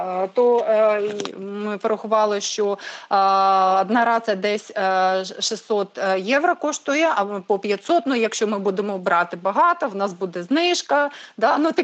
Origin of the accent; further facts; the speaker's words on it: Mykolaiv, Mykolaiv Oblast, Ukraine; Я сама з Миколаєва.